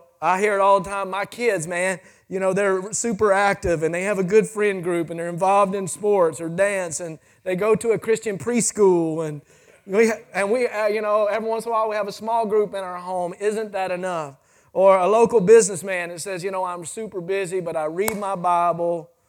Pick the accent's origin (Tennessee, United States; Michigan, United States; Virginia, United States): Tennessee, United States; Memphis; I'm really not from here. I don't really, I have a home church. I'm from Memphis